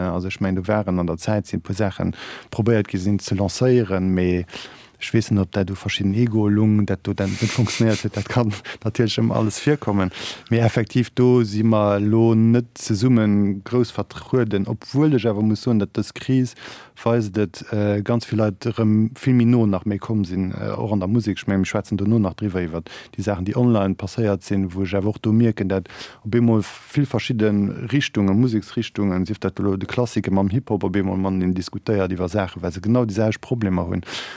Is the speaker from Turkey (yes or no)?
no; Switzerland; erstens als Schweizer